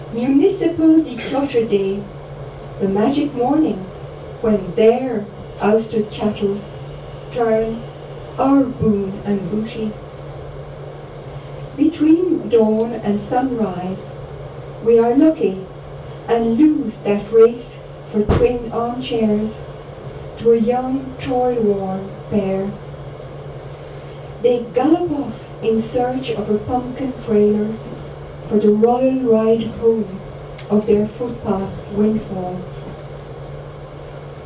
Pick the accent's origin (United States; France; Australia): France; Paris, Île-de-France; English is a second language; For me, growing up in Paris, water came from the tap